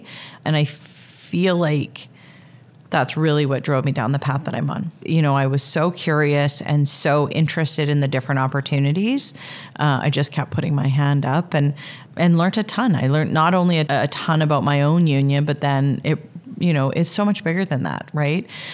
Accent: Canada; I mean, as a Canadian, having this sort of like far off land be the like ruler of our country

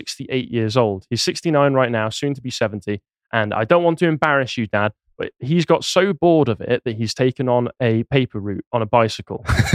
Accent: Crewe, North West England, United Kingdom; My hometown of Crewe is on there as well.

